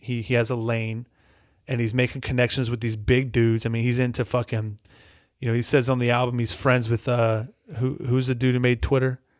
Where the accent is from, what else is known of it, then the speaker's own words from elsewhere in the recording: Delaware, United States; Cool. I'm from Delaware.